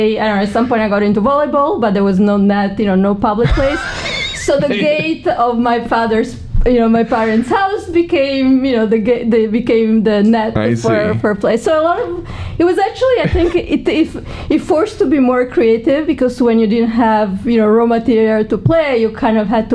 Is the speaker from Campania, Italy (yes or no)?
yes; Campania, Italy; So I grew up in a small little town in the middle of nowhere in the south of Italy.